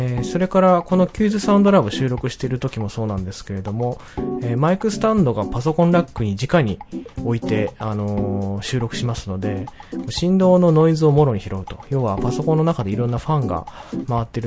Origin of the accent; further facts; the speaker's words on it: Chiba, Japan; 地元千葉の幕張のですね